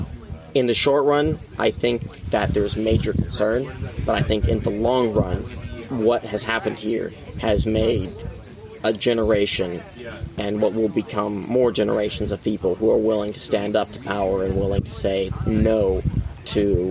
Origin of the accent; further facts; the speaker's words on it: United States; being an American, I still have that residual partiality towards them.